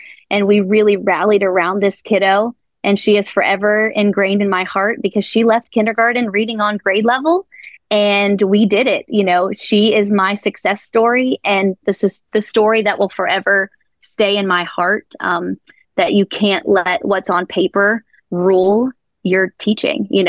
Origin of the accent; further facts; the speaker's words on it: Appalachia, United States; growing up in Appalachia, I never could have imagined being present in the Rose Garden. You know, as an Appalachian teacher